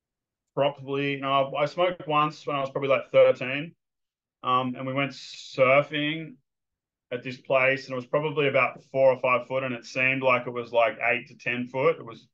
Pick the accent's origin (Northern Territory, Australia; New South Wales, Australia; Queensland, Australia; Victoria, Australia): New South Wales, Australia; Sydney; I grew up where I grew up in Sydney. I grew up around a lot of Hinduistic culture, I guess, surfing and kind of, you know, a lot of partying and stuff like that.